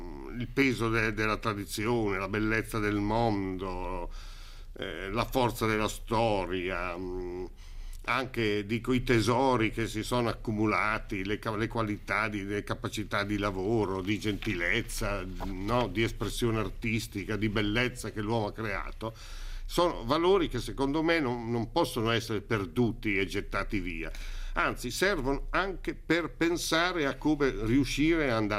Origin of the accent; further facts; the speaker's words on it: Urbino, Marche, Italy; delle mie parti intorno a Urbino